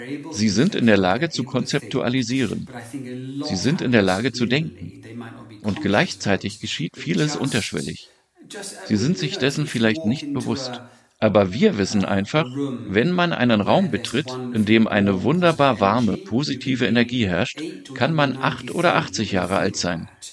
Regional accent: United Kingdom; aber auch an Deutschland, Italien und vor allem an Großbritannien, wo ich herkomme.

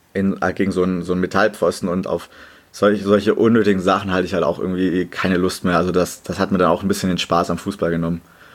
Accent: Germany; ich spreche auch kein Türkisch. Deshalb, also Heimat ist für mich auf jeden Fall Deutschland. Ich identifiziere mich auch als Deutscher und in die Türkei habe ich halt nur familiäre Verbindungen. Aber ansonsten ist für mich ganz klar Deutschland meine Heimat.

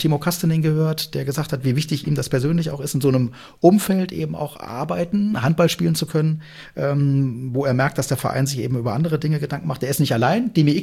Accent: Kassel, Hesse, Germany; ich komme aus Kassel, da kommt man immer ganz gut und gern mit Bahn und Bus überall hin.

